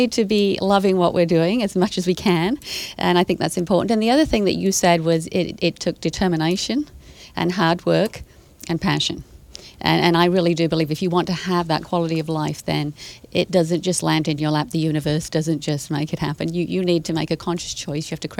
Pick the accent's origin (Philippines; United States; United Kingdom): United Kingdom; England; now in Canada; in Canada, I've noticed my weird accent is from England originally.